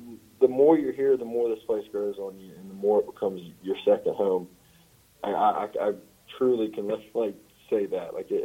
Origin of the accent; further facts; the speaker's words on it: Mississippi, United States; especially growing up in Mississippi, seeing it just, you know, firsthand for so long.